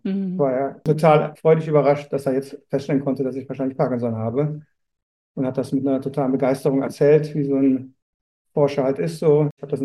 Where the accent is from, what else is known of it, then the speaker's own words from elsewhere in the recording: Rhineland, Germany; in der Regel noch als Rheinländer auch relativ viel Humor mitbringe